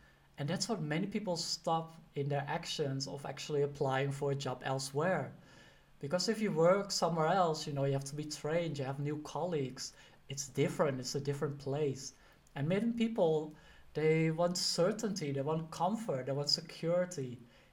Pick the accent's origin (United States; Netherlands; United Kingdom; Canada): Netherlands; I'm from the Netherlands, and they always say like, oh, just be normal.